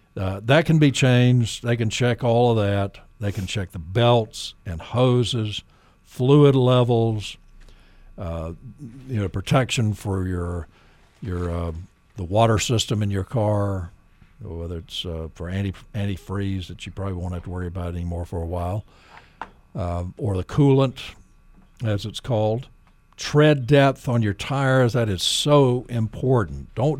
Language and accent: English; Nashville, Tennessee, United States; That's the way it is in my hometown of Nashville.